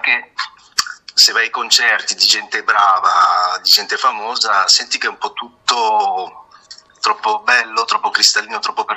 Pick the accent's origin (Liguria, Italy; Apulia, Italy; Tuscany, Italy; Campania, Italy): Liguria, Italy; Arcola; siamo Arcola, però è vicinanza, via. Arcola, Sarzana, Carrara.